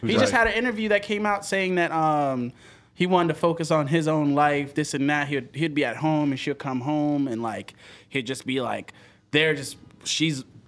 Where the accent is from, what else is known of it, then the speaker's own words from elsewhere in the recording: Jamaica; I reiterate, I'm Jamaican.